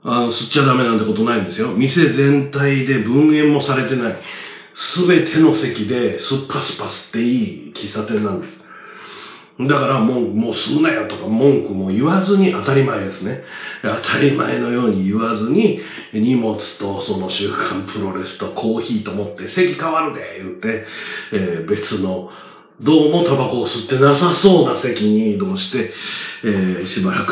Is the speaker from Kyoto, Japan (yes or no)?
yes; Kyoto, Japan; まあ僕は京都なんですけど